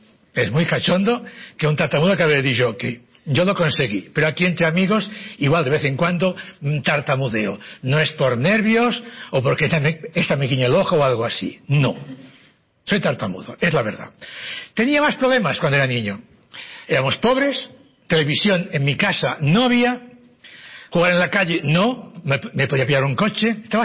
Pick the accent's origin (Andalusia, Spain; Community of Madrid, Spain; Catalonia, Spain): Catalonia, Spain; Barcelona; born there; first language Catalan; Spanish is a second language; Nací en Barcelona en el año 47, tengo 71 años de edad, y yo nací en Barcelona en una posguerra. Mi idioma es catalán, no podía hablarlo